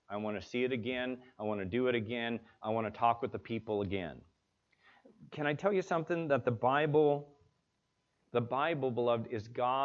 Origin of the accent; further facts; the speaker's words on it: United States; I would talk too fast because I'm an American, and so I talk fast.